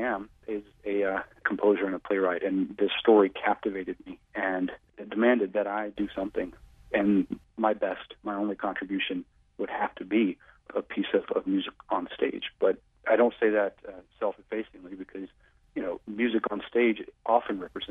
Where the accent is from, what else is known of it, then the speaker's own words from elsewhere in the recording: Natchitoches, Louisiana, United States; I'm from Natchitoches, Louisiana. I grew up pretty tuned into the gay scene in Louisiana. I came out myself, was in Louisiana, and spent a lot of time in New Orleans